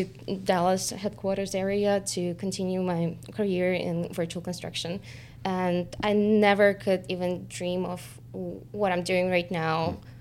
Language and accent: English; Uzbekistan; moved away as an adult; now in United States; I was born and raised in Uzbekistan